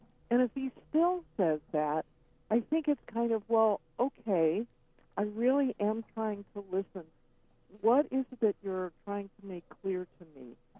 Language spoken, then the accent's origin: English; Boston, Massachusetts, United States; Well, I am a person who was very lucky. I'm an Easterner. And I grew up in Boston, and I had a grandmother and a pair of parents who were superb listeners